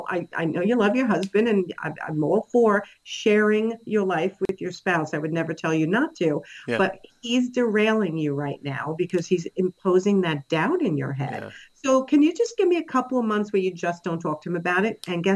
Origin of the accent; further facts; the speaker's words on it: New York, United States; accent: New York; So I'm a New Yorker, if you haven't been able to tell by my accent.